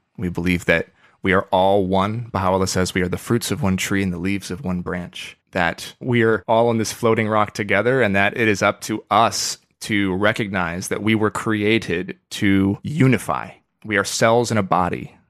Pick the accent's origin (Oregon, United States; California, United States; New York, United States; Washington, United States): Oregon, United States; Because I grew up in Oregon and you couldn't have been farther away.